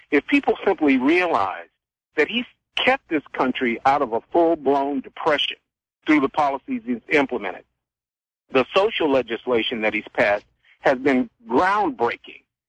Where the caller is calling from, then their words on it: Seattle, Washington, United States; from Seattle